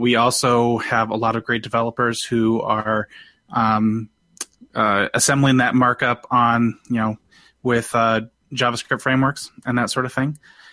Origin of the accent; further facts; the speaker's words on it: Minneapolis, Minnesota, United States; It's fighting words to say I'm from Minneapolis.